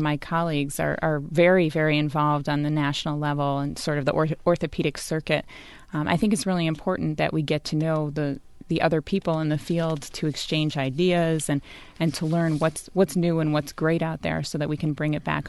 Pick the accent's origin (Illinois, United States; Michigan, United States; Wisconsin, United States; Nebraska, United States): Michigan, United States; also born or lived in Boston / Pittsburgh / New York City; I grew up in Michigan, and I went to the University of Michigan. But then after that, I did all of my training out of state. I was in Boston and Pittsburgh and New York City